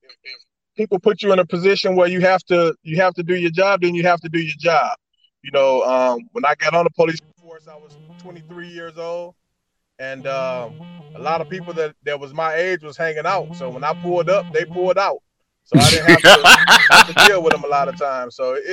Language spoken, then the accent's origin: English; Muskegon Heights, Michigan, United States; So, you know, when you're born and raised in Muskegon Heights, you have a heart for the community.